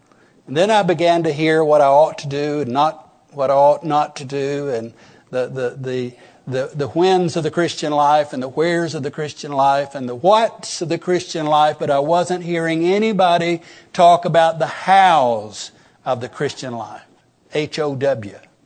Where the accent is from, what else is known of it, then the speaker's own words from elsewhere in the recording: Arab, Alabama, United States; When I was 17 years old, I was introduced to a family in my hometown of Arab who were holding a Monday night, once a month Monday night meeting in their home to teach this very message.